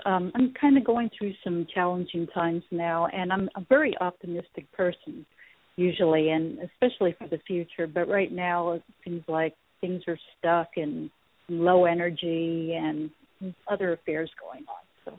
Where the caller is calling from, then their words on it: California, United States; from California.